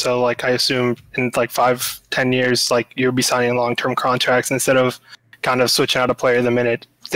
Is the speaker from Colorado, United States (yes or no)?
no; Alice, Texas, United States; South Texas, small town called Alice.